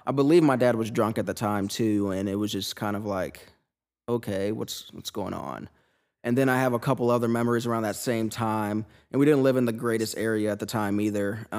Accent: St. Louis, Missouri, United States; also born or lived in St. Charles County; Man, well, I'm from St. Louis. I was kind of born and raised between St. Louis and like St. Charles County area the majority of my life.

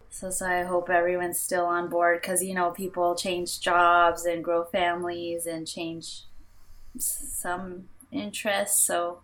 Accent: Long Beach, California, United States; I love supporting zines at my hometown because I'm born and raised Long Beach, California, where I grew up and learned about zines in high school.

